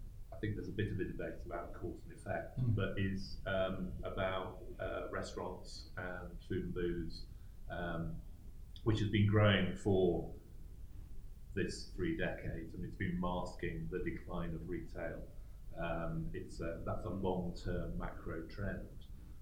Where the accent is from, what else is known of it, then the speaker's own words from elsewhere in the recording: Altrincham, North West England, United Kingdom; I grew up in Altrincham, it's not a tourist destination